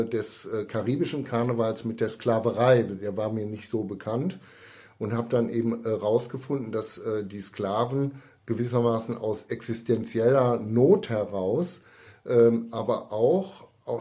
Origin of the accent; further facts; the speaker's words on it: Cologne, North Rhine-Westphalia, Germany; ich bin in Köln aufgewachsen, wenn auch nicht geboren.